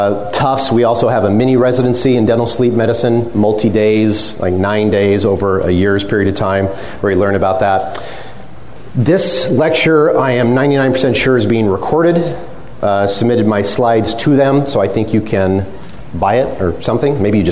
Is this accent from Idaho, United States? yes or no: yes; Boise, Idaho, United States; So I, as Carrie said, I'm from Boise, Idaho.